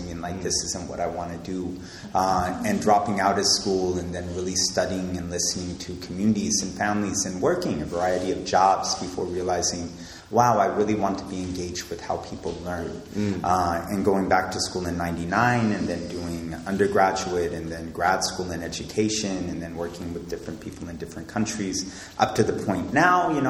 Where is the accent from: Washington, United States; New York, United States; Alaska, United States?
Alaska, United States; So I think for me, part of my story is growing up in Alaska, being like, why am I here?